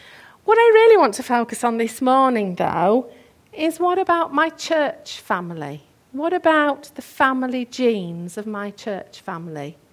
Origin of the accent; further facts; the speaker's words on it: Castleford, Yorkshire and the Humber, United Kingdom; So I grew up in and around Castleford